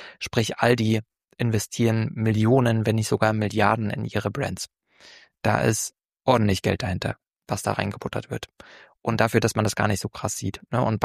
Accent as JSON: {"language": "German", "town": "Leipzig", "region": "Saxony", "country": "Germany", "said": "ich komme ja aus Leipzig"}